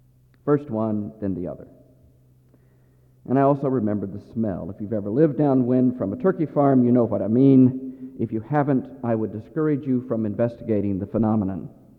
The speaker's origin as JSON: {"language": "English", "region": "Ohio", "country": "United States", "tie": "born or raised there", "said": "never growing up in the South, that for some reason central Ohio never generated the stories for me"}